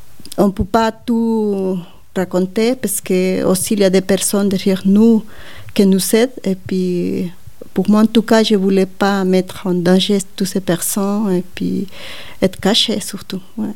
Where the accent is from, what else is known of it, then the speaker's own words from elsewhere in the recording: Guatemala; French is a second language; moved away; moi, quand je suis partie de Guatemala